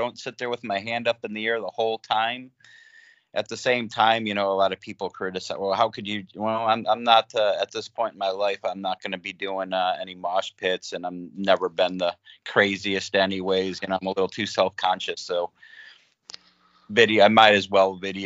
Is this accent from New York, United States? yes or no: yes; Buffalo, New York, United States; born there; moved away; Well, I was born in Buffalo, moved to LA in 1991.